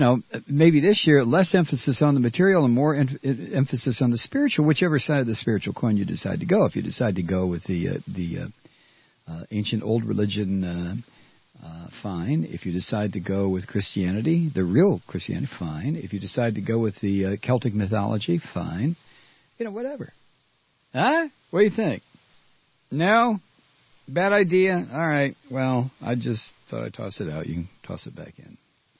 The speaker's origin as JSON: {"language": "English", "town": "Toledo", "region": "Ohio", "country": "United States", "tie": "born or raised there", "said": "The two Chrysler plants in my hometown of Toledo will be shut down through nearly the entire month of January."}